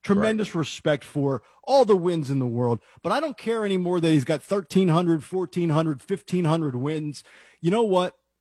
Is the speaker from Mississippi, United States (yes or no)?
no; Philadelphia, Pennsylvania, United States; I'm 37 years old. I come from Philadelphia. I was born in 84.